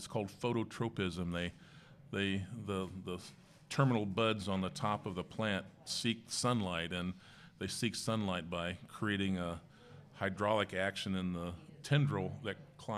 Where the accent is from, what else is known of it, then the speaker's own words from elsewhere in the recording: Irvington, United States; that was another fun part of growing up in Irvington